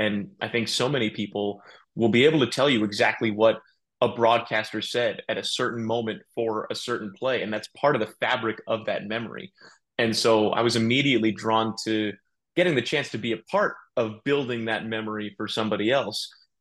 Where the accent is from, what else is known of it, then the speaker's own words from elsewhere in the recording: Port Washington, New York, United States; Now, I grew up in Port Washington, New York, which is about 20-ish minutes by train to Shea Stadium, Citi Field, where the Mets play.